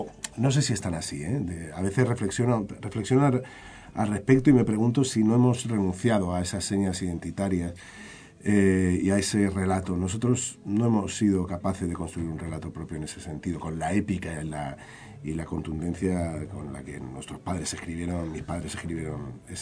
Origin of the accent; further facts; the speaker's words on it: Madrid, Community of Madrid, Spain; tiene que ser en mi barrio, que en Vallecas, yo me crié en Vallecas y yo te ayudo a organizarlo.